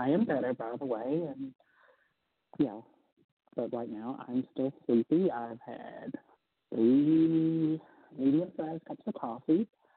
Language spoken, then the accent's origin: English; Georgia, United States; I'm from Georgia. I like my Coca-Cola.